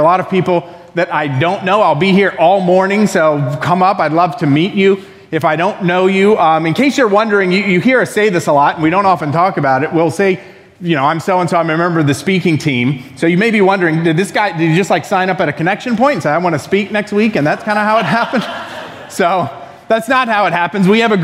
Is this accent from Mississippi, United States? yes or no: no; Florida, United States; Maybe it's because I grew up in Florida, and so my context is a bit...